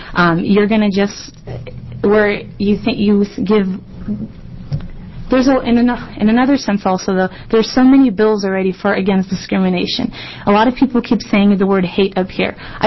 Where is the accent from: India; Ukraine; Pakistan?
Ukraine; English is a second language; now in United States; We immigrated here from Ukraine in 1990. The reason why my family left there is because we grew up in communism